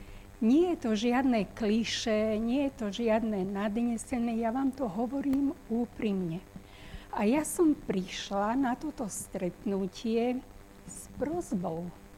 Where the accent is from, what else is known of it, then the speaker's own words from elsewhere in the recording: Galanta, Trnava Region, Slovakia; born there; Galanta je moje rodisko. Galanta bola mojím pracoviskom jediným.